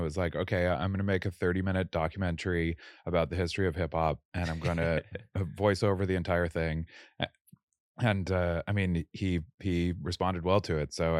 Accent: Canada; moved away as an adult; now in United States; I'm from Canada

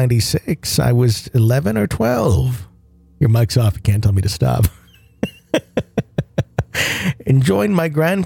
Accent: Florida, United States; he couldn't wait for me to see snow for the first time. We're from Florida.

